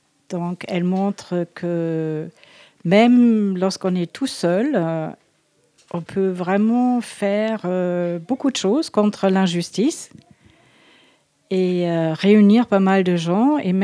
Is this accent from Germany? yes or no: yes; Germany; now in France; J'habite au Galant. Je suis d'origine allemande. Ça veut dire donc je suis née et j'ai grandi en Allemagne. Mais je suis en France depuis très longtemps. Et donc, j'ai aussi la nationalité française.